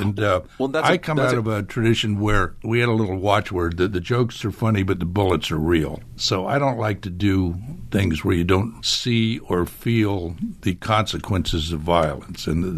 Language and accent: English; Long Beach, California, United States; You grew up in the Valley, and I was from Long Beach.